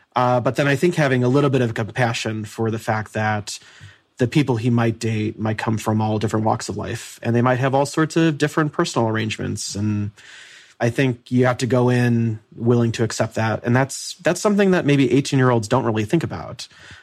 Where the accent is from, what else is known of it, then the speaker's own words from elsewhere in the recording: Midwest, United States; So like I'm from the Midwest